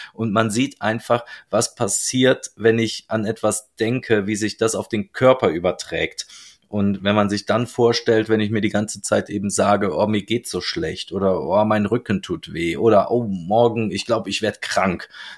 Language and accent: German; Cologne, North Rhine-Westphalia, Germany; so wie wir in Köln gerne sagen, wo ich herkomme